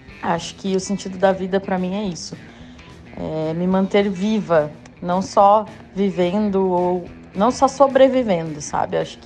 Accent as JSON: {"language": "Portuguese", "town": "Novo Hamburgo", "region": "Rio Grande do Sul", "country": "Brazil", "tie": "born or raised there", "moved": "as an adult", "lives_now": "Itajaí, Brazil", "said": "para quem não me conhece. Eu tenho 32 anos, moro em Itajaí hoje, atualmente estou morando em Itajaí, mas sou de Novo Hamburgo, né? Cresci em Novo Hamburgo, então estou há 3 anos e meio aqui, quase 3 anos e meio, né?"}